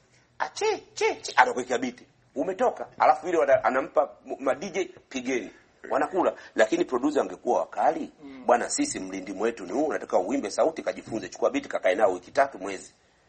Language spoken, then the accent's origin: Swahili; Kigoma, Tanzania; Asili yetu mchiriku, mimi natoka Kigoma Kazura Mimba, mchiriku ndo asili ya muziki wetu.